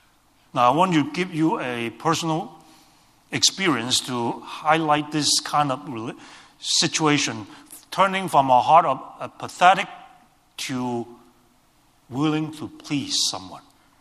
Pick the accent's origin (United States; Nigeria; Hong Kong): Hong Kong; English is a second language; And so I still remember in the early 70s, we grew up in Hong Kong.